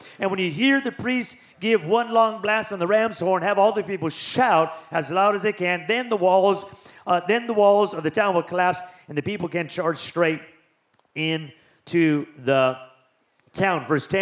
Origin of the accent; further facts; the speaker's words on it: Las Vegas, Nevada, United States; Joshua chapter 5, I'm from Vegas. I don't care.